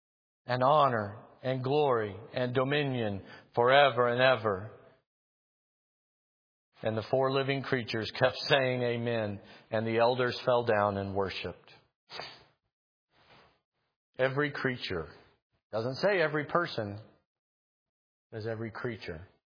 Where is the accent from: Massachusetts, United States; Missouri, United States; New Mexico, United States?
Missouri, United States; I'm from Missouri originally, so I got to attend the Kansas City Chiefs football game in Arrowhead Stadium